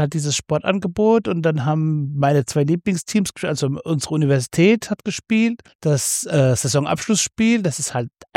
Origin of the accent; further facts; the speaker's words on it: Seattle, Washington, United States; also ich komme ja aus Seattle